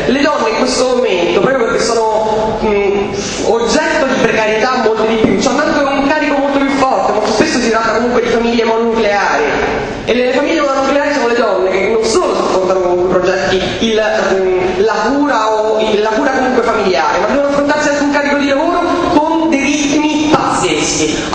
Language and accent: Italian; Catania, Sicily, Italy; accent: Roman; io vengo da Catania, nonostante l'accento romano